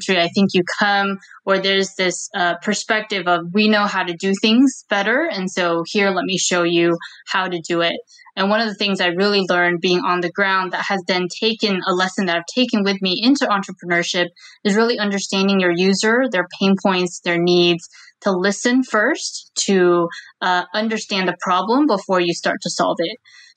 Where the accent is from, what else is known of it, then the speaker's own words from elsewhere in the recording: Michigan, United States; And growing up in Michigan, in the Midwest, the only entrepreneurs I knew were people who opened restaurants and laundromats.